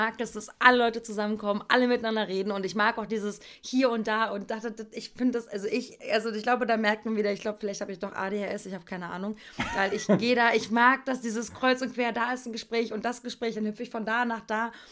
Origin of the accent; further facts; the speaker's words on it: East Germany, Germany; Ich komme aus dem Osten